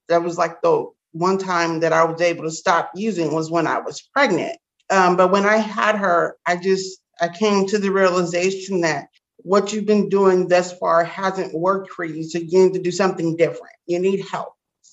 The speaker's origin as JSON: {"language": "English", "town": "Belleville", "region": "Illinois", "country": "United States", "tie": "born or raised there", "also_born_or_lived": "Las Vegas", "lives_now": "St. Louis, United States", "said": "I grew up in Belleville, but I was always over here in St. Louis at a family member's house."}